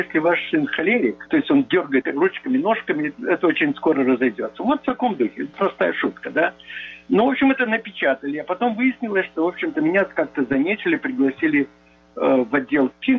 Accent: Odesa, Odesa Oblast, Ukraine; у вас какой-то акцент, откуда вы? Я говорю, из Одессы.

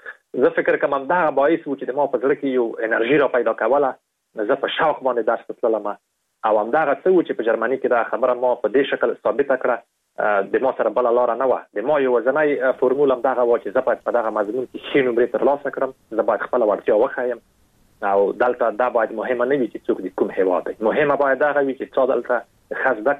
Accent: Afghanistan; په دې باندې مې لیکلي وو چې زه د افغانستان یم

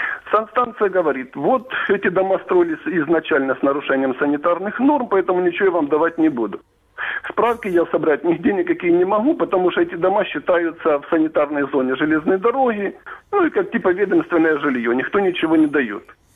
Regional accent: Bakhmut, Donetsk Oblast, Ukraine; из города Бахмут.

